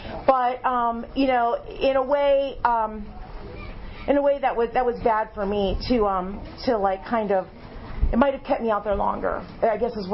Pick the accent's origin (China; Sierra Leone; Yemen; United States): United States; Aliquippa, Pennsylvania; what has happened to Aliquippa, but I love the place still. It's like my hometown, right? You love it in a way. Love-hate, kind of, that we have for the hometowns we grew up in.